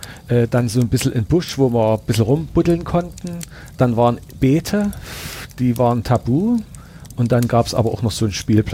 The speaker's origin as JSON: {"language": "German", "town": "Reichenbach", "region": "Saxony", "country": "Germany", "tie": "born or raised there", "said": "Und das war im Vogtland in Reichenbach. Also eine Stadt und nicht die grüne Idylle, aber so unser Kinderleben spielte sich im Garten ab."}